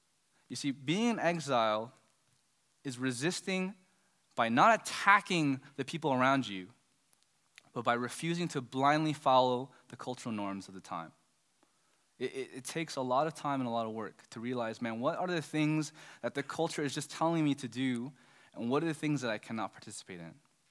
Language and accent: English; California, United States; when I'm in New York, people know I'm from California.